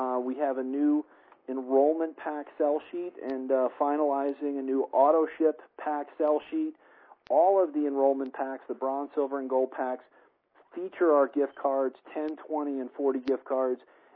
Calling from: Colorado, United States; I am calling in from Colorado here this evening

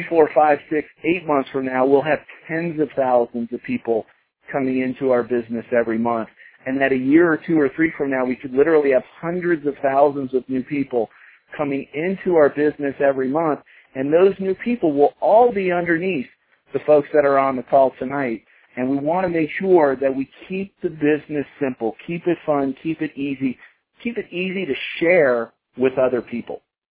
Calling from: Colorado, United States; I'm calling in from Colorado tonight.

